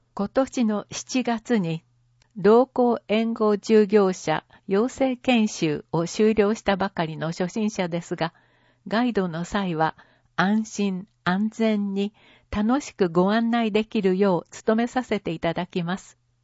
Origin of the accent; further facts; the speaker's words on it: Hokkaido, Japan; 試される大地、北海道出身です。身長は152センチ。髪はロングで、年齢は33歳です。